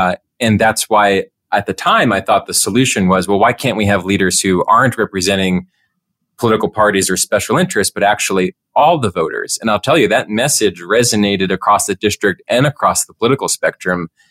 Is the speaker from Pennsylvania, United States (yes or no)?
yes; Pennsylvania, United States; I come from Pennsylvania. We have gerrymandered districts.